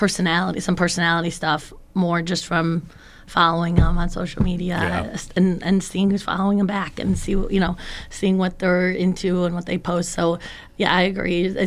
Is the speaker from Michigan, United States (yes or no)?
yes; Northville, Michigan, United States; But I grew up in Northville.